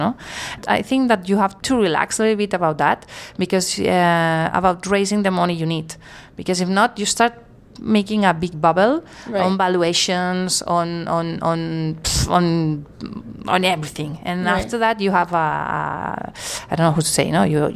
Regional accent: Barcelona, Catalonia, Spain; Helena and I, we are friends because we are from Barcelona. And Barcelona, believe it or not, but it's a small city.

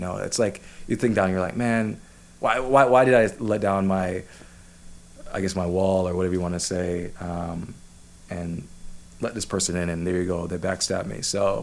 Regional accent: Jamaica; now in California, United States; I came from, meaning I was born in Jamaica, coming to America, and then moving to California, you know what I'm saying? And I'm like, what is this whole being black thing? You know, I'm Jamaican, you know, I'm Jamaican American.

